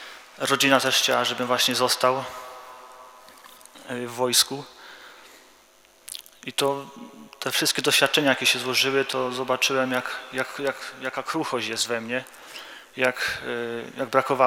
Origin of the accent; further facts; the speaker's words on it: Subcarpathian Voivodeship, Poland; Pochodzę z Podkarpacia, okolice Rzeszowa.